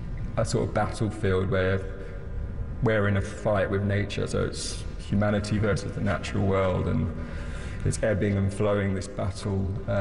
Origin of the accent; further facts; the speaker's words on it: England, United Kingdom; also born or lived in Australia; I grew up in Australia and England, backwards and forwards. And when I returned to England to live fully when I was about 14